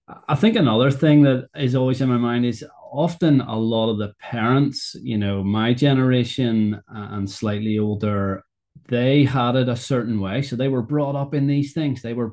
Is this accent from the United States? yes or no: no; Whitehead, Northern Ireland, United Kingdom; now in Holywood, United Kingdom; I'm from Whitehead, but I am based in Hollywood here.